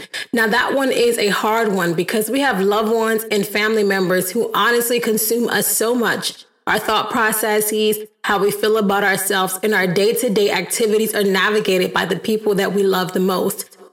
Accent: Midwest, United States; born there; I think some fun facts that people might not know about me is that I was born in the Midwest. So I'm not really an Eastern girl.

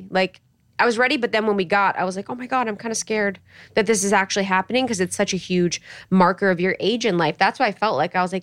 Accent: Ohio, United States; because I'm from Ohio. And so everyone that got married young, I'm like, oh, you're retiring early.

